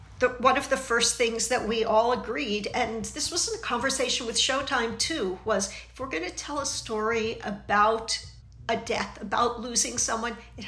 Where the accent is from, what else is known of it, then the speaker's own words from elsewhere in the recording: Philadelphia, Pennsylvania, United States; accent: Philly; I might have said that with my Philly accent, too.